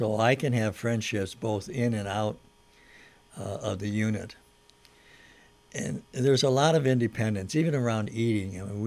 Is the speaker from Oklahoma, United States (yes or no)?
no; Minnesota, United States; growing up in Minnesota and only having a few months out of the year that you can be outside